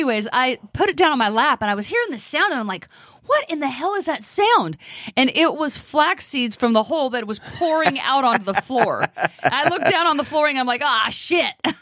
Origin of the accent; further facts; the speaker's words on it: California, United States; More years than I lived in California.